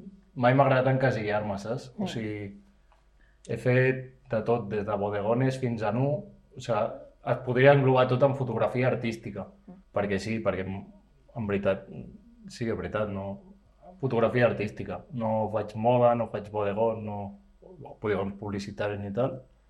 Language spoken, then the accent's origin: Catalan; Barcelona, Catalonia, Spain; sóc de Barcelona, he estudiat al IEF i res, faig fotos de que tinc 6 anys